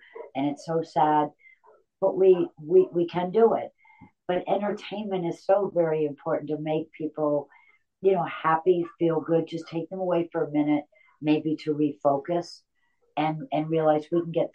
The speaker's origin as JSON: {"language": "English", "region": "Connecticut", "country": "United States", "said": "and you know, I'm from Connecticut, so New York, very fond, you know, my heart, the whole East Coast"}